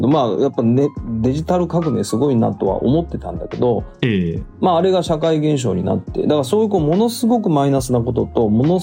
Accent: Kobe, Hyogo, Japan; 私神戸の出身なんですけど

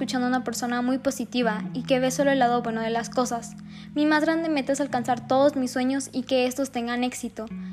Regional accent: Saltillo, Coahuila, Mexico; soy de Saltillo, Coahuila

